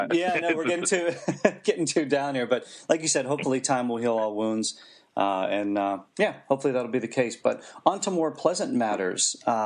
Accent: Pennsylvania, United States; I'm from Western Pennsylvania. Beautiful state.

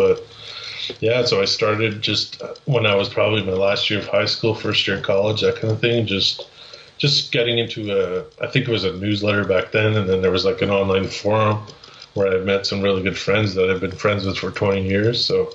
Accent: Canada; as a Canadian, people always think you like

